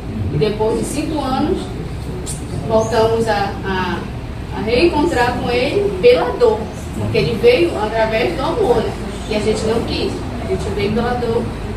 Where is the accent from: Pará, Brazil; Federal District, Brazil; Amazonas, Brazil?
Pará, Brazil; Belém; sou de Belém do Pará